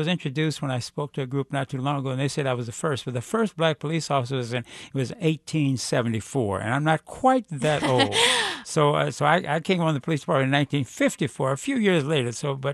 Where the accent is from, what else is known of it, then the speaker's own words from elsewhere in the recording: Kansas City, Missouri, United States; as a black youth growing up in Kansas City, Missouri.